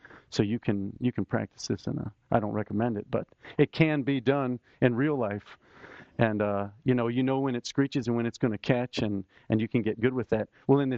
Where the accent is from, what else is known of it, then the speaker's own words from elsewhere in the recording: Charlottesville, Virginia, United States; I was from Virginia in Charlottesville.